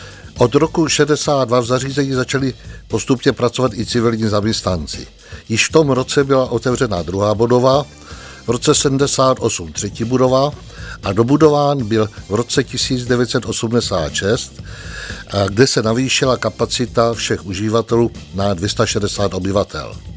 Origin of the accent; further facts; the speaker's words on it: Mutěnice, South Moravian Region, Czechia; Já jsem z Mutěnic, tak ten kousek byl pěkně upravený